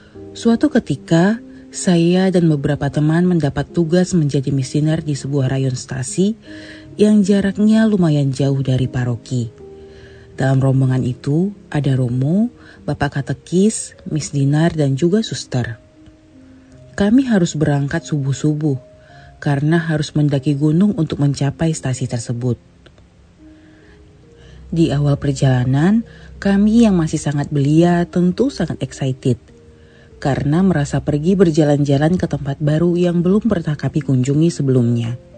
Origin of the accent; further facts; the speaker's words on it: Padangsidimpuan, North Sumatra, Indonesia; saya merupakan salah satu anggota misdinar di sebuah paroki di kampung halaman saya di Kota Padang Sidimpuan, Sumatera Utara.